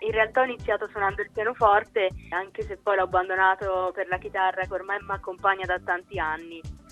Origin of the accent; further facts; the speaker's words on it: Lido di Camaiore, Tuscany, Italy; Sono di Lido di Camaiore, in Toscana.